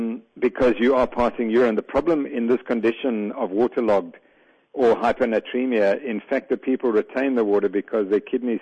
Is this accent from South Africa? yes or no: yes; South Africa; I'm actually from South Africa. I know why you think I'm from New Zealand, but I live in South Africa.